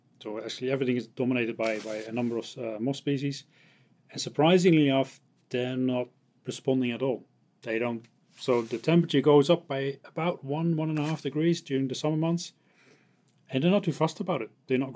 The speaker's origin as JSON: {"language": "English", "country": "Netherlands", "said": "I'm from the Netherlands. I work in Amsterdam."}